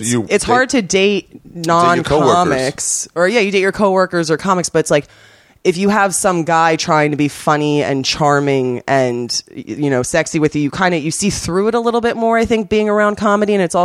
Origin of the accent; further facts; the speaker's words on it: Hermosa Beach, California, United States; I shouldn't say L.A. I'm from Hermosa Beach. So it's like, that's definitely it's a way more towny place.